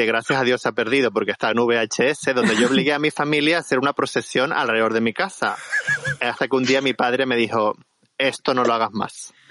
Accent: El Hierro, Canary Islands, Spain; yo de pequeño jugaba en el Hierro, en mi isla, digamos que todo el verano está trufado de eventos religiosos, que son lo único que hay.

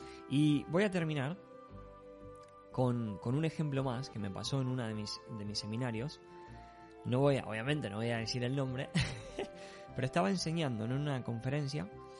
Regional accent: Argentina; Como buen argentino tenía que meter un ejemplo de carne.

